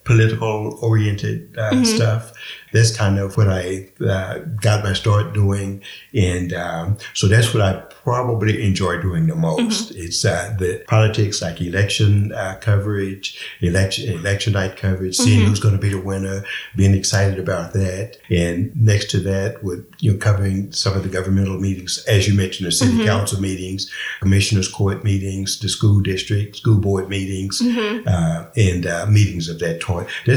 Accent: Crockett, United States; Well, I grew up in Crockett, so I am. This is home for me.

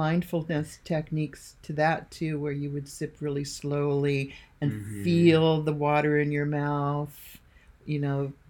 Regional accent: Seattle, Washington, United States; And I'm from Seattle.

